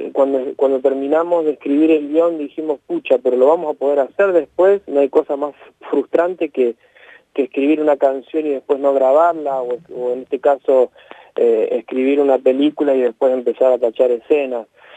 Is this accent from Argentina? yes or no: yes; Argentina; Es un tema que, como un argentino más, me apasiona.